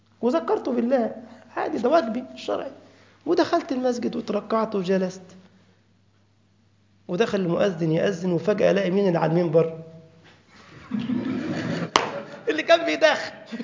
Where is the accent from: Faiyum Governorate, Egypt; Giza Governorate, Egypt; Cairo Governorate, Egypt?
Giza Governorate, Egypt; أصل أنا من الجيزة يعني، محافظة اسمها الجيزة.